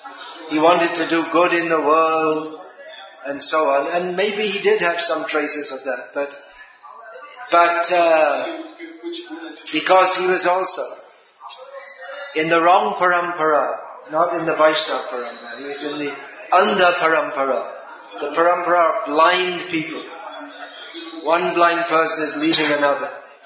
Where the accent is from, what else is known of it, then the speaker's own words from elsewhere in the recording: England, United Kingdom; I wasn't in America, I was raised in England